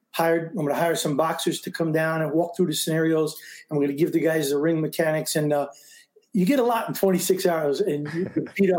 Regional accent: Brooklyn, New York, United States; I grew up in New York and Brooklyn, in the Coney Island section of Brooklyn, and a great neighborhood to grow up in.

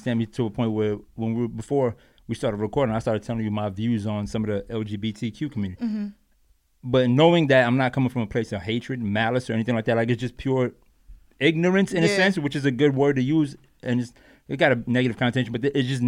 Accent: Bronx, New York, United States; And also, I grew up in the Bronx where Asians said that word. Like, I'm talking about since I was a kid, a baby.

